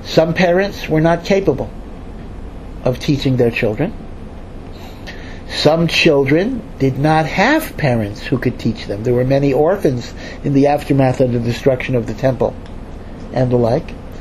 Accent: Hartford, Connecticut, United States; I grew up in Hartford, Connecticut, right?

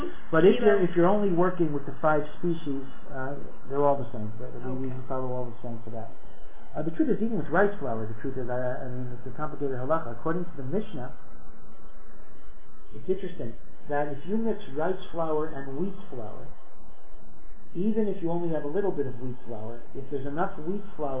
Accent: United States; We Americans are very, very inflexible.

